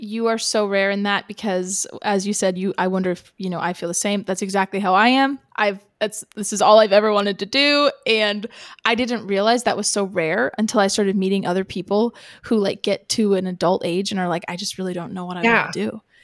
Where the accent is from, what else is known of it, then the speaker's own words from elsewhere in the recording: Lincoln, Nebraska, United States; my favorite bakery in the entire world, Goldenrod Pastries, located in my hometown of Lincoln, Nebraska.